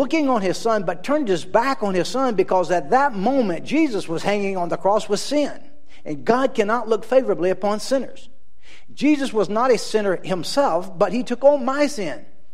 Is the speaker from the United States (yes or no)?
yes; Plant City, Florida, United States; By the way, I'm from Plant City, Florida, which is the strawberry capital of the world.